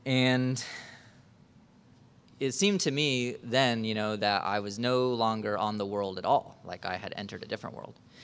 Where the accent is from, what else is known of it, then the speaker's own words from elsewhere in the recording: Kansas, United States; I grew up in Kansas, which is statistically flatter than a pancake.